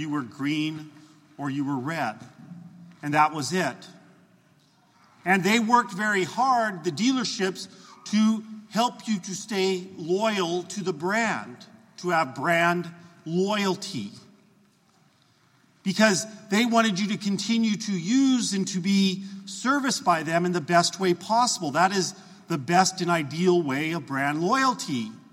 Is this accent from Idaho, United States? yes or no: yes; Idaho, United States; When I was growing up in Idaho, I was on a farm